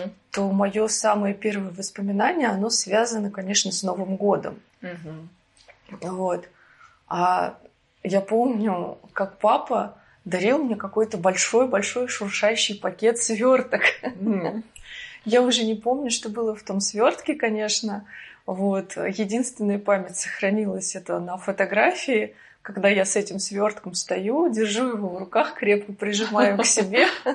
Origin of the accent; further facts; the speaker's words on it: Kolomna, Moscow Oblast, Russia; born there; Ну, родилась я в городе Коломна.